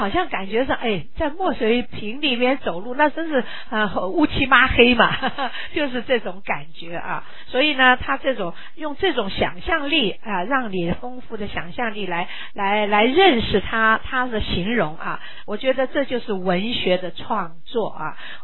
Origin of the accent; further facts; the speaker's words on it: China; 我们中国人呢，就是说生命太苦了啊，悲欢离合的事情太多了啊。